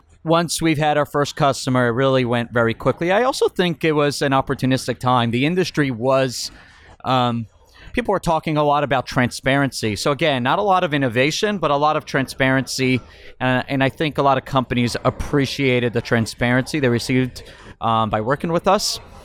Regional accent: Miami, Florida, United States; I'm actually a native. I'm from Miami. It's my hometown.

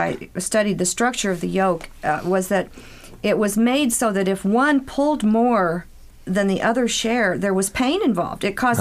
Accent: Midwest, United States; I came from the Midwest, and I'm sorry to say it, but where I came from, if you weren't Jewish, you were a Christian.

